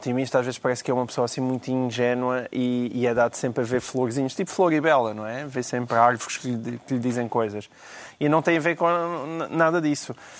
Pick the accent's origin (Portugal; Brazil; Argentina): Portugal; E os portugueses têm uma memória parecida com a minha, também sou português